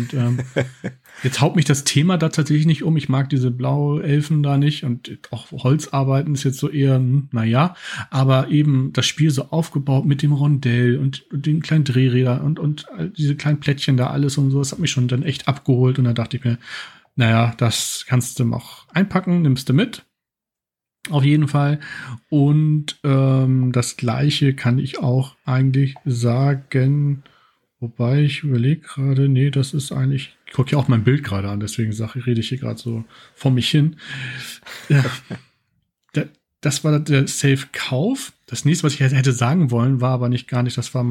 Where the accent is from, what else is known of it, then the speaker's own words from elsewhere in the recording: Hamburg, Germany; was ich davon halte, als Hamburger zumindest, ob da meine Stadt auch getroffen wurde